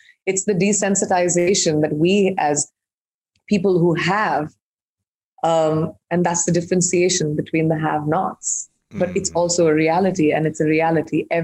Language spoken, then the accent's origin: English; India; I'm an Indian who's grown up in India and understands the complexity of the diversity of that country.